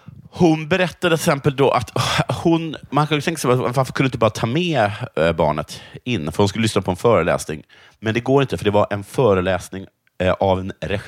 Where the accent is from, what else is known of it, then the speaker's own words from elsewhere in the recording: Ystad, Skåne, Sweden; born there; also born or lived in Malmö; Jag är född i Ystad men sen så flyttade jag till storstan då, Malmö.